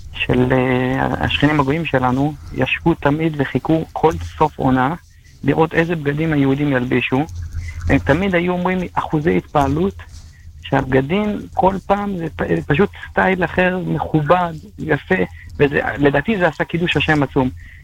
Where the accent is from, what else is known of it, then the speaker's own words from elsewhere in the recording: Belgium; אני בעיקרון אני אירופאי מבלגיה